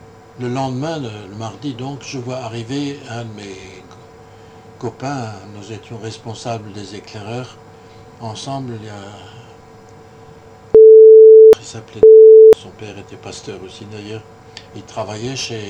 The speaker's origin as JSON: {"language": "French", "region": "Grand Est", "country": "France", "said": "j'ai fait mes études de théologie à Clermont-Ferrand en tant qu'Alsacien. Au bout de mes études, pour que je ne sois pas rapatrié en Alsace et envoyé en Russie"}